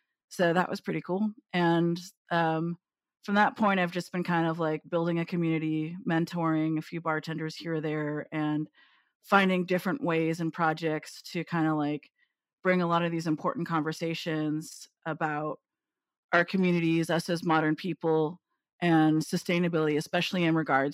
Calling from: London, United Kingdom; Beautiful, not sunny London.

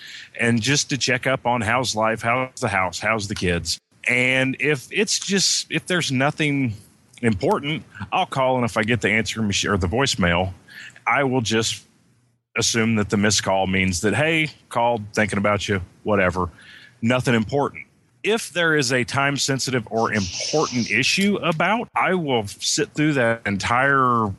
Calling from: Indiana, United States; I am in the southwest tip of Indiana.

